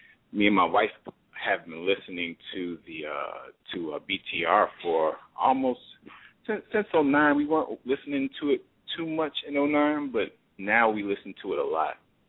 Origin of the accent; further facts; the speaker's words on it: Chicago, Illinois, United States; now in Wisconsin, United States; Wisconsin, when I was 18. And he still had equipment that I could use that he brought up there, because we're originally from Chicago.